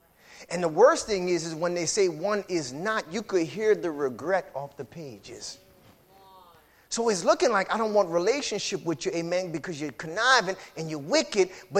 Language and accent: English; Lafayette, Louisiana, United States; Oh, no. I went to Northside. I'm from Lafayette.